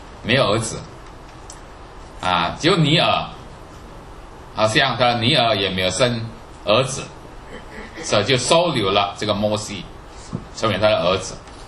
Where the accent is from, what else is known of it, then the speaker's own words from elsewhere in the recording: Indonesia; 我们知道我是印尼来的哈，我知道印尼的情况。